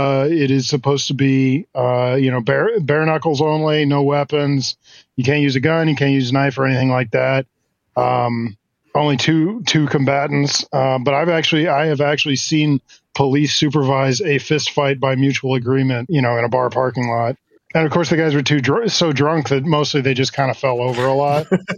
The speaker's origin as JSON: {"language": "English", "town": "Houston", "region": "Texas", "country": "United States", "said": "I'm from Houston, a Houston kid"}